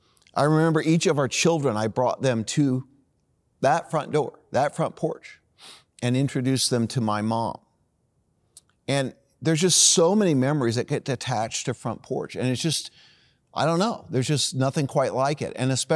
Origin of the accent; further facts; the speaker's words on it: Greenwood, Indiana, United States; I actually typed in my home that I grew up in Greenwood, Indiana.